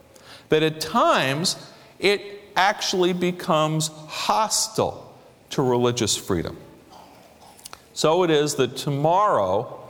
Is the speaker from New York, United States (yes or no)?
yes; New York City, New York, United States; Now, I'm a New Yorker. I come from an old Wall Street Jewish family. I'm the first in three generations to leave Wall Street behind.